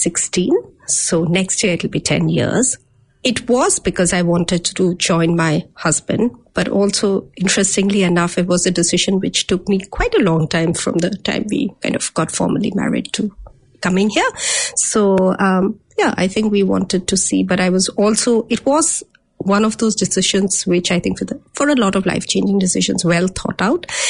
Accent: India; moved away as an adult; also born or lived in Mumbai / Kolkata / Delhi; now in New Zealand; So I'm from there. But I was born in Bombay, which is the commercial capital of India. I then have lived in Calcutta, in Delhi, in Rajasthan, in UP. I've done my university in Delhi and my PhD in Bombay.

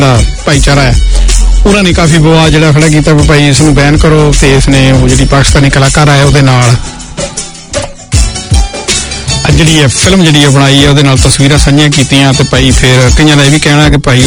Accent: Punjab, India; ਮੈਂ ਗੁਜਰਾਤ ਦਾ ਨਹੀਂ ਆ ਮੈਂ ਪੰਜਾਬ ਦਾ ਤੇ ਮੈਂ ਪੰਜਾਬੀ ਹੀ ਗੱਲ ਕਰਨੀ ਆ

